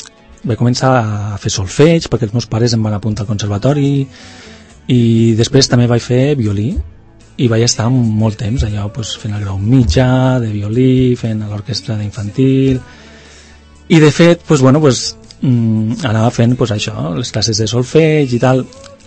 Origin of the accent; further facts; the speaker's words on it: Lleida, Catalonia, Spain; jo soc de Lleida, doncs, fa, bueno, doncs allò quan estava allí estudiant, doncs això, feia concerts per allí amb els amics i tal, llavors ja vaig venir a viure aquí, a estudiar, etc.